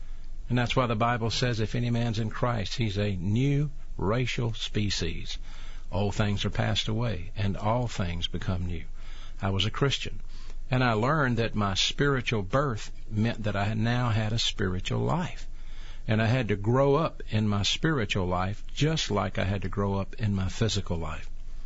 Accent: Birmingham, Alabama, United States; growing up in Birmingham, going to Woodlawn High School

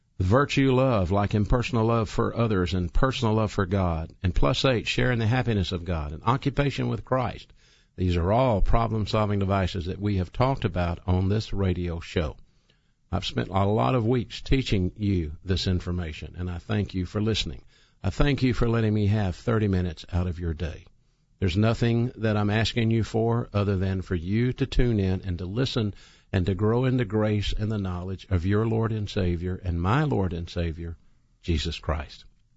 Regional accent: Birmingham, Alabama, United States; I'm from Birmingham, Alabama

